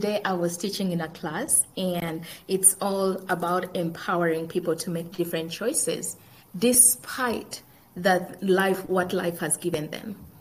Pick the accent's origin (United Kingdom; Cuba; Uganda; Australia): Uganda; moved away as an adult; now in United States; I am born and raised in Uganda, and I've been in the US for about, I want to say, 22 years now, since 99. So half of my life has been here.